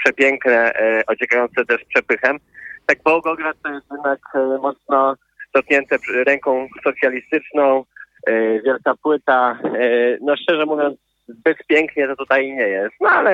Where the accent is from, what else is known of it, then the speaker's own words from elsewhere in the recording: Poznań, Greater Poland Voivodeship, Poland; z Polski, z Poznania, skąd pochodzę, jest tutaj ponad 2,5 tysiąca kilometrów